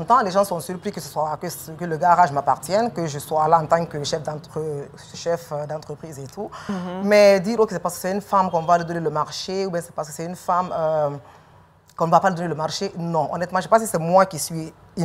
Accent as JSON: {"language": "French", "country": "Guinea", "said": "je suis guinéenne."}